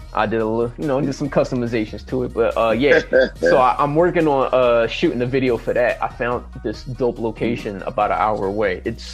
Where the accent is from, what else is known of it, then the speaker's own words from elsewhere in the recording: Philadelphia, Pennsylvania, United States; Because you know I'm from Philly, man. I gotta let people know that.